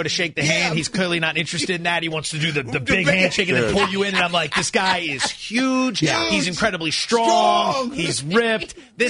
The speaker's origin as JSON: {"language": "English", "town": "Philadelphia", "region": "Pennsylvania", "country": "United States", "tie": "born or raised there", "said": "Listen, people, I grew up in the Philadelphia area."}